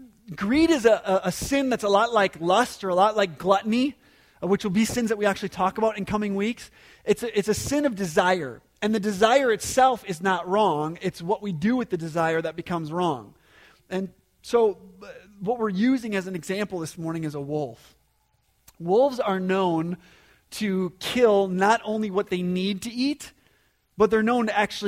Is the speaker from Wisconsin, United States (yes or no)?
yes; Wisconsin, United States; also born or lived in New Mexico; Now, I grew up here in Wisconsin, so I saw, you know, deer, and I saw big deer, I saw big bucks. And so I lived in New Mexico for 7 years.